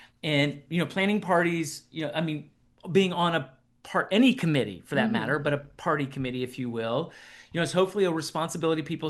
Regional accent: Ohio, United States; also born or lived in Oklahoma; now in Minnesota, United States; but I grew up in Ohio, so I grew up with Buckeyes. My mom makes the best Buckeyes ever. And so when I moved to Oklahoma and now I live in Minnesota, you know, that is not the same.

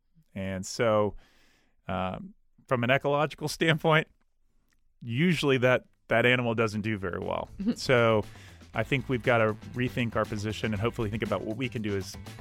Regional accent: Georgia, United States; I was from Georgia, a state that certainly you have Republican, Democrat friends.

